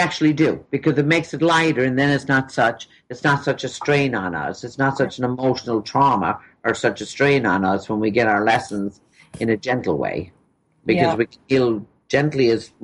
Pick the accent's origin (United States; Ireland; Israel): Ireland; we're both from Ireland, and Ireland is full of natural healers.